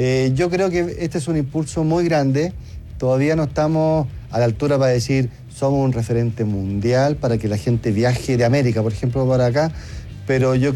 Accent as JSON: {"language": "Spanish", "country": "Chile", "said": "Nosotros postulamos hace 4 años como Sociedad Chilena de Medicina del Deporte, y con eso tenemos el derecho como país"}